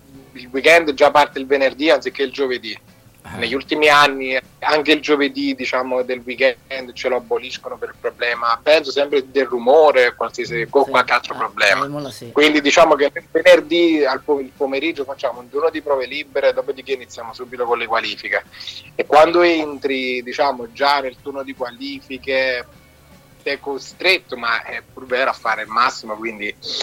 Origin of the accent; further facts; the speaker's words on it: Montematese, Campania, Italy; io sono di Montematese, provincia di Caserta